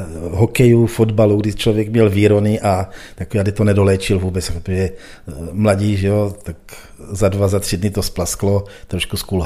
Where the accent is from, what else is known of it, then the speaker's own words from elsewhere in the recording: Kroměříž, Zlín Region, Czechia; já jsem Hanák, já pocházím z Kroměříže